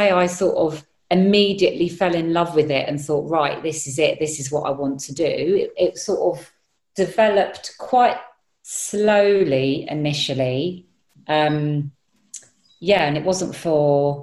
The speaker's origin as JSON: {"language": "English", "town": "Southgate", "region": "London", "country": "United Kingdom", "tie": "born or raised there", "said": "I just thought, well, I'm from Southgate. I'm, you know, that's where I'm from. I grew up in London. I'm British."}